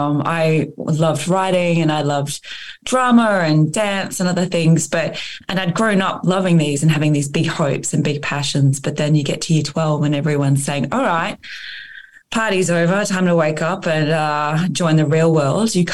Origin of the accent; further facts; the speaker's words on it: Brisbane, Queensland, Australia; I'm from Brisbane originally.